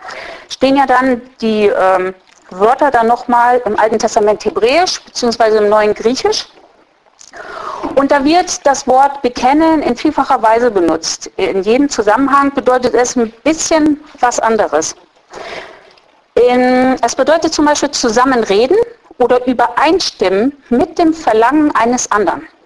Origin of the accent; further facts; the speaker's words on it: Osnabrück, Lower Saxony, Germany; now in Eastern Saxony, Germany; Ich komme nun ursprünglich aus Osnabrück, in Sachsen habe ich auch nicht, in Ostsachsen, da wo ich jetzt wohne